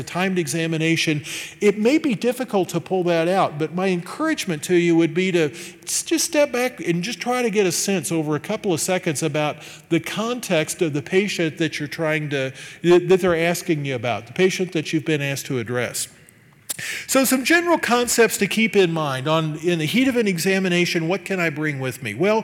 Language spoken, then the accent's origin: English; Midwest, United States; I'm a Midwesterner, so I tend to have a bent on life that I like to try to keep things simple